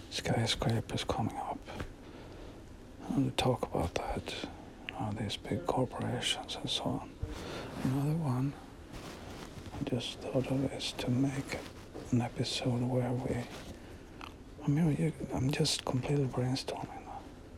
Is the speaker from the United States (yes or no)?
no; Sweden; and actually this is the street of my hometown when I grew up, Small Swedish town.